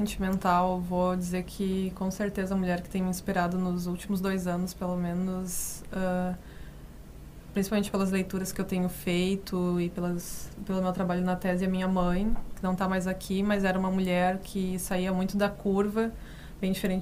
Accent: Campo Bom, Rio Grande do Sul, Brazil; eu fui criada na infância em Campo Bom, que é uma descendência totalmente alemã

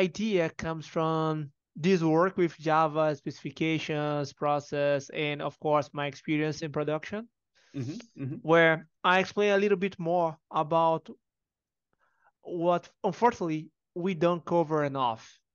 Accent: Brazil; now in Portugal; I'm from Brazil, but right now I live in Portugal.

